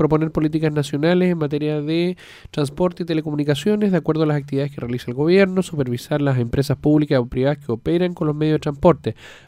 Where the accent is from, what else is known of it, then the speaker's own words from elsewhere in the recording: Chile; yo me enorgullezco enormemente que en mi país exista desarrollo, exista infraestructura, pero el metro es de Santiago.